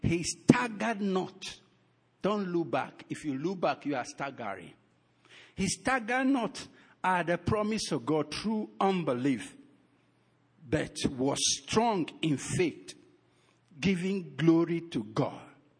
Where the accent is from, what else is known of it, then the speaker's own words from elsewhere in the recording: Delta, Nigeria; I'm from Ika. So although I speak Benin mostly, but the Lord still talk to me in my father's tongue too.